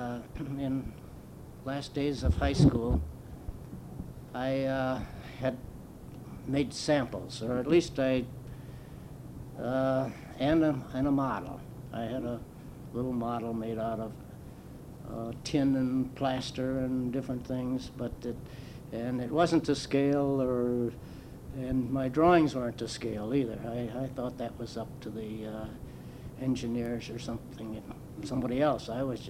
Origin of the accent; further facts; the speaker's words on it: Beloit, Wisconsin, United States; born there; I was born in Beloit, Wisconsin in 1910, February 27th. I came from a fairly well-to-do family.